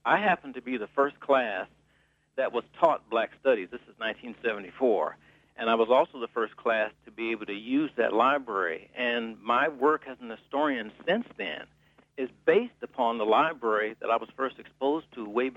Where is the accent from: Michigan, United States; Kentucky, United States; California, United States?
Michigan, United States; Highland Park; also born or lived in Detroit; I was born in Detroit and raised in Highland Park